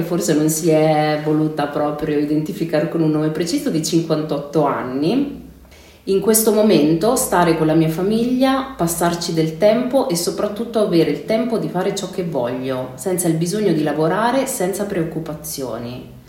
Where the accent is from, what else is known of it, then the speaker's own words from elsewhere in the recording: Abruzzo, Italy; moved away as an adult; ho 36 anni, sono una psicologa e io vivo qui in Romagna ormai da 11-12 anni. Sono originaria dell'Abruzzo